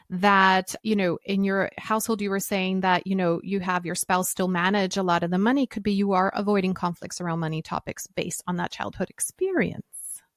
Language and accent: English; United States; now in United Kingdom; since I'm an American living in the UK, I'm a dual citizen, and my situation is so complex